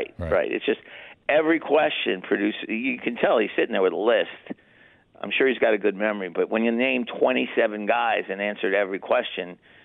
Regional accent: New York, United States; Plus, I'm a New Yorker.

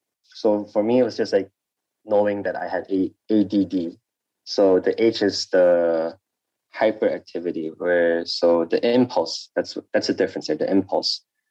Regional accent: Sabah, Malaysia; I'm 23 years old. I'm from Sabah, and currently I'm working in Seoul South.

